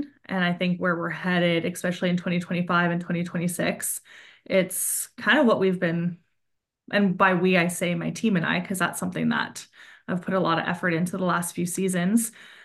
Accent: Sherwood Park, Alberta, Canada; I grew up in Alberta outside of Edmonton in Sherwood Park, and I always knew that I wanted to be in the Okanagan

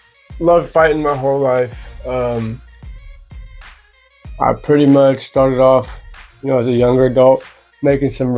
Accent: Joplin, Missouri, United States; I grew up pretty much around Joplin area my whole life.

